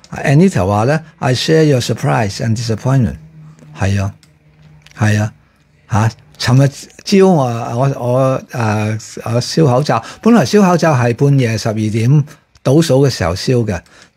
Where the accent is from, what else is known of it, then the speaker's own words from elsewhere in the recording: Hong Kong; 因为我系香港人，因为我系爱香港，